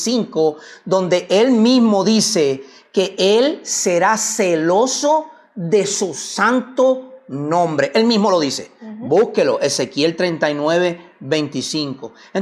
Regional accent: Puerto Rico; first language Spanish; yo no soy hebreo. Yo soy puertorriqueño. Mi idioma es el español.

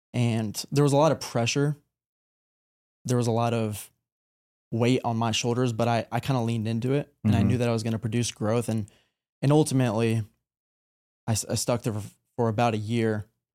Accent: Cedar Rapids, Iowa, United States; also born or lived in Denver, Colorado; So I grew up, I was born in Denver, grew up in Cedar Rapids, Iowa.

